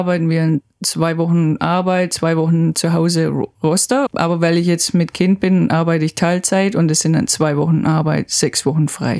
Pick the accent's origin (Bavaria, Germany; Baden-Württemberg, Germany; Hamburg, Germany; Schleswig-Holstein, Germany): Baden-Württemberg, Germany; moved away as an adult; also born or lived in Sydney; now in Australia; ich komme aus dem Schwabenland und fahre jetzt Zug im australischen Outback.